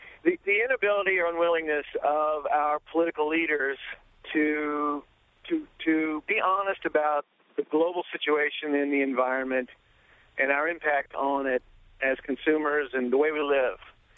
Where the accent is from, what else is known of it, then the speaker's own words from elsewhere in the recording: Midwest, United States; I grew up in the Midwest.